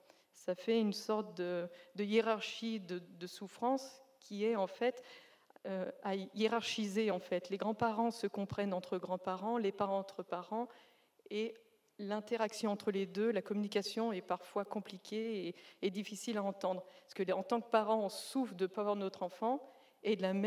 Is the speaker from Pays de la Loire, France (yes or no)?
no; Auvergne-Rhône-Alpes, France; je suis de Savoie.